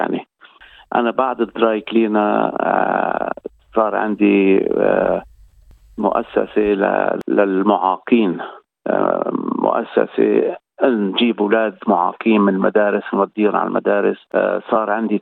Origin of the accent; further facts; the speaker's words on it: Lebanon; moved away as an adult; now in Australia; نحن أصلا يعني ما كناش في معلقة ذهب من تبنا في لبنان، يعني نحن انخلقنا كنا ندرس ونشتغل. فلما جينا لهون ما اختلف علي أشياء كتيرة لأنه اشتغلنا مع عرب وأهل مرتي عرب هون